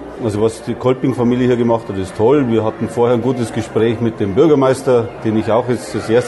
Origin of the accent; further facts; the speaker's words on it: Bavaria, Germany; dass ich als Bayer hier in Banat jetzt wieder Fasching finde.